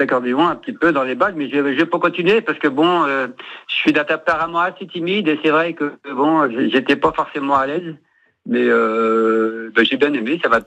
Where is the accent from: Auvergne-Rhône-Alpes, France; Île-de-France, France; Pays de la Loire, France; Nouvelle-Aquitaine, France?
Pays de la Loire, France; Moi, je suis pas de la Mayenne. Je viens de la Loire Atlantique.